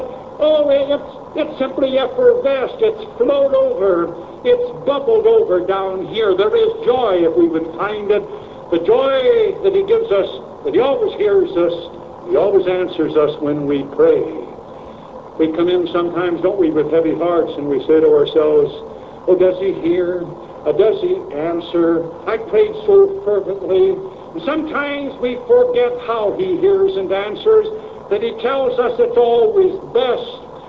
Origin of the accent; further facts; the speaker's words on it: East St. Louis, Illinois, United States; also born or lived in Chicago; We lived in South Chicago. I was just a kid at the time when we moved from South Chicago. My father was in the lumber business, and he was transferred down to East St. Louis, 300 miles south of Chicago